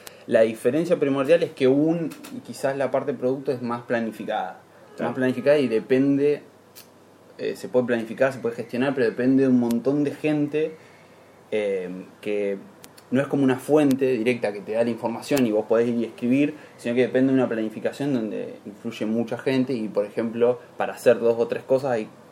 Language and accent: Spanish; Neuquén, Argentina; now in Buenos Aires, Argentina; Tengo una tradición que es siempre que estoy en un medio, menciono Neuquén.